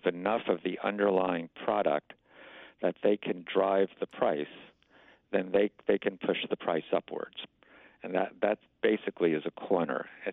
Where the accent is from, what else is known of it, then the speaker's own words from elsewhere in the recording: Virginia, United States; this involves the case of Bob McDonald from my home state of Virginia